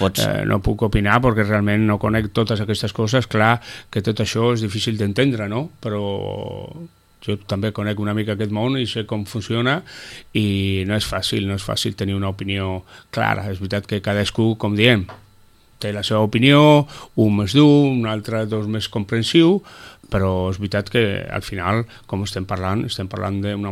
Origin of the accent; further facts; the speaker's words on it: San Sebastián, Basque Country, Spain; la veritat és que jo soc de Sant Sebastià